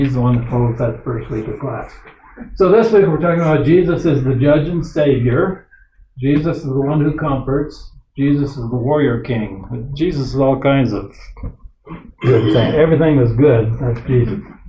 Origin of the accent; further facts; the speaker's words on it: Canada; that's the way I learned to spell it because I grew up in Canada.